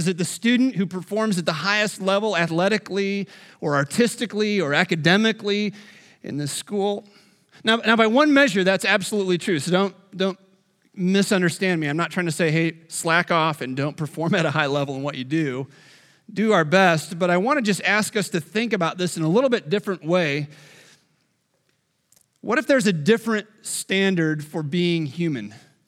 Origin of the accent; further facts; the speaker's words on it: Illinois, United States; I grew up in Illinois. I'm not a Cubs fan.